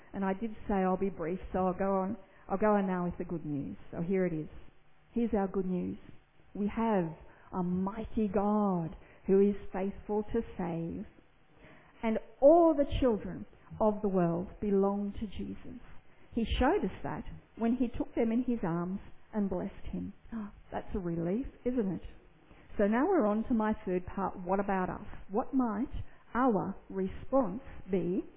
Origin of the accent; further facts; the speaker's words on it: Australia; And we're not, but we are Australian, just as they are.